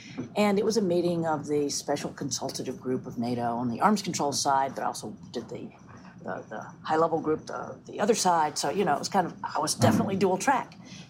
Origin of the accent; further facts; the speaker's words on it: the South, United States; I'm a Southerner.